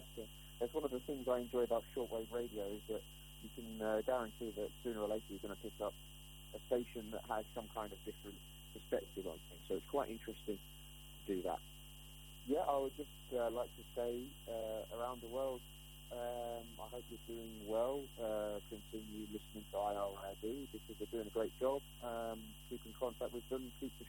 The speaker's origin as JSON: {"language": "English", "town": "Leicester", "region": "East Midlands", "country": "United Kingdom", "said": "I'm from Leicester in England."}